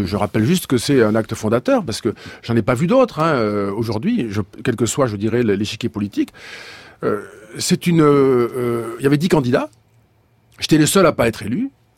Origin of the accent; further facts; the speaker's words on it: Rodez, Occitanie, France; je suis ruthénois et avéronnais, et que c'est une partie importante de ma vie. Je suis d'une famille avéronnaise, j'ai fait mes études jusqu'au bac à Rodez